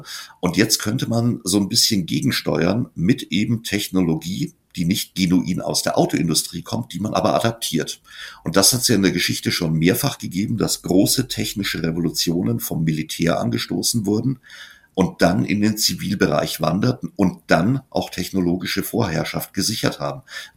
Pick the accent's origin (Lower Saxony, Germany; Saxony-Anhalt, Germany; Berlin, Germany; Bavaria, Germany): Bavaria, Germany; Eichstätt; jetzt in meiner Heimat, ah, da ist die Frauenbergkapelle, dann muss das da drunten im Tal Eichstätt sein